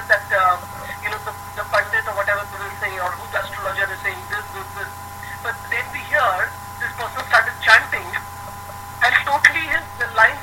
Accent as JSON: {"language": "English", "country": "India", "first_language": "Hindi", "second_language": "English", "said": "I'm sorry, but sometimes I'm not able to speak only in English because my mother tongue is also Hindi."}